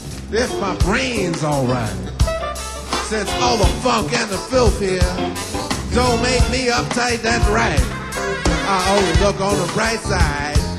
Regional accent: New York City, New York, United States; You know, we're all from New York City.

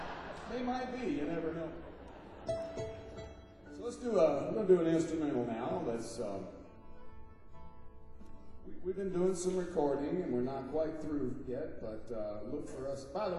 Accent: Bowling Green, Kentucky, United States; Except that we are both from Bowling Green, Kentucky. One of the few places we would ever get applause for that statement.

